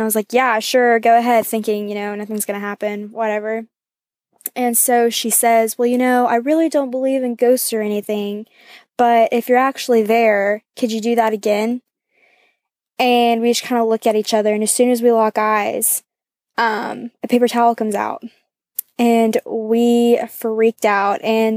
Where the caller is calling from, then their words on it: Athens, Georgia, United States; I'm calling from Athens, Georgia.